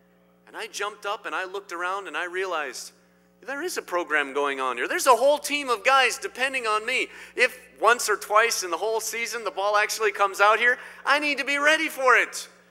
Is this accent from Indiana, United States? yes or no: yes; Indiana, United States; I grew up in Indiana. We played basketball in Indiana.